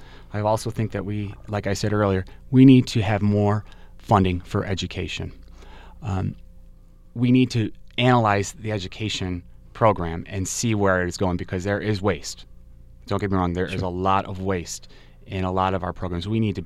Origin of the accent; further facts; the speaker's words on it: Buffalo, New York, United States; born and raised in South Buffalo, attended Catholic schools my whole entire life